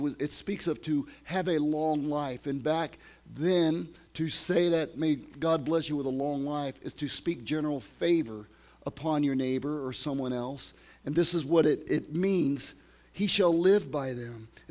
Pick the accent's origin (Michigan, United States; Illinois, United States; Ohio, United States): Illinois, United States; I said, we're from Illinois, man.